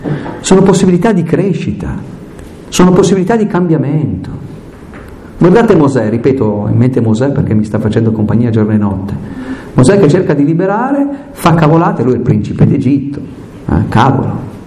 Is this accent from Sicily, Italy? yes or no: no; Aosta Valley, Italy; born there; Il fatto che io sia nato in Valle d'Aosta non è una cosa così.